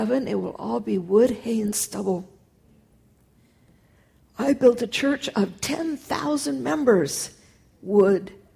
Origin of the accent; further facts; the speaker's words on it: California, United States; I'm from California. We have ranches, what we call the California ranches out there.